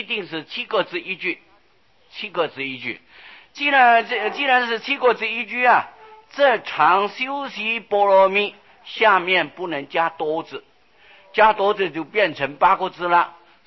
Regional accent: China; 念的方法是顺着我们中国人的习惯了

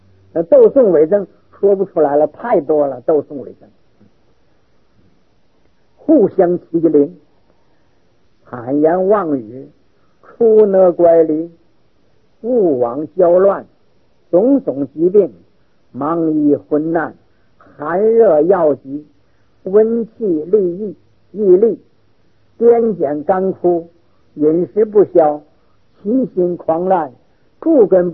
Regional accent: Northeast China, China; 我生在东北，东北那时候土匪很厉害，我小时候，那是三省嘛

